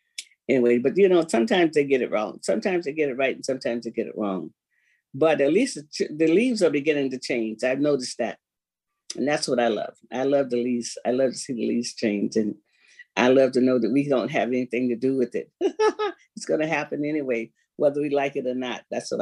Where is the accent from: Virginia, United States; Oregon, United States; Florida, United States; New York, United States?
Florida, United States; I grew up in Florida, because we don't have fall in Florida.